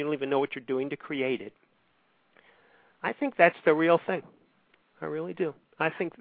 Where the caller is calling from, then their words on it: Rockville, Maryland, United States; I'm calling from Rockville, Maryland, just outside of Washington, D.C.